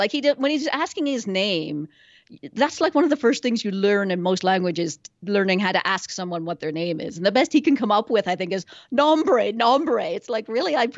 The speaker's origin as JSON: {"language": "English", "country": "Canada", "said": "I'm Canadian, and we learn French, so I know some French, but I know zero Spanish."}